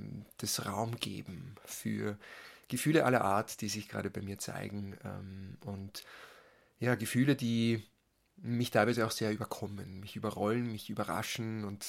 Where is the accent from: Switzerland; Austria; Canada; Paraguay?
Austria; Karlstetten, Lower Austria; in meinem Elternhaus, wo ich aufgewachsen bin, wo ich groß geworden bin, in Karlstetten in Niederösterreich